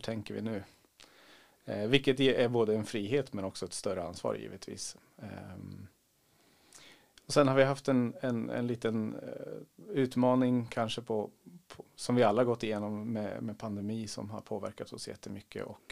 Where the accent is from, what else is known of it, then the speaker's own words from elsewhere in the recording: Nyköping, Södermanland, Sweden; also born or lived in Eskilstuna; född och uppvuxen i Sörmland. Eskilstunas BB. 1978, så att det är några år sedan.